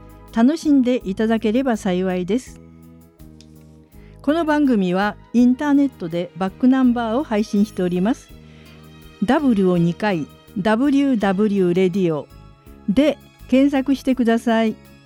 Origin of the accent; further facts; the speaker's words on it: Kagoshima, Japan; はじめに出身地は鹿児島県です。